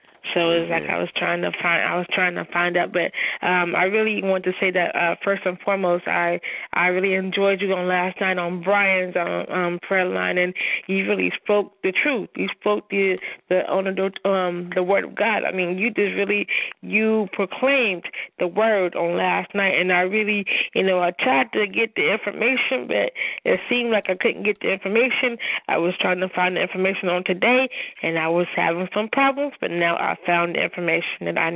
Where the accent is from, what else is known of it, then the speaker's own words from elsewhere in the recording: Atlanta, Georgia, United States; now in Tacoma, United States; Tacoma, Washington, but actually I'm from Atlanta, Georgia.